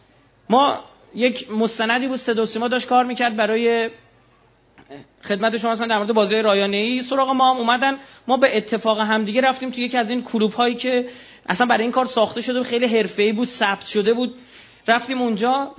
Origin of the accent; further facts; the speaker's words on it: Iran; متاسفانه ما ایرانیام استاد این هستیم که شور یه چیزی رو در بیاریم